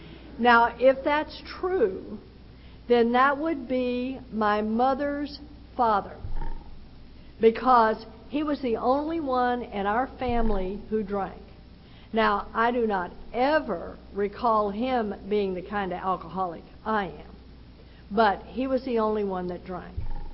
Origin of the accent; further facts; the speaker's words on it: Texas, United States; And I was raised in Texas, just where they took the Bible Belt and gave it an extra pull.